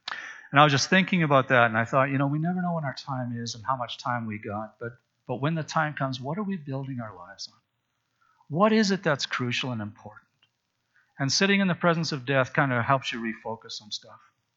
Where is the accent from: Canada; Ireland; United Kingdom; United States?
Canada; Not that I'm not Canadian, just that when we talk about being the holy nation, I don't want to confuse those two things.